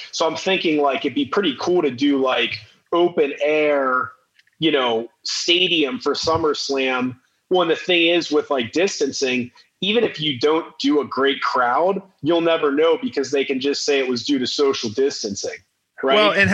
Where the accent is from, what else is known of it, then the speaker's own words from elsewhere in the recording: Phoenix, Arizona, United States; And I guess Phoenix, my hometown, is in the mix.